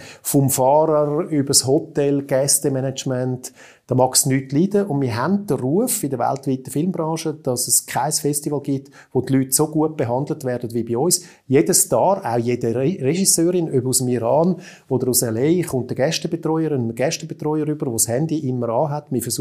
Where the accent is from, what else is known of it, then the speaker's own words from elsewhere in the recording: Zurich, Switzerland; Ich bin ein Zürcher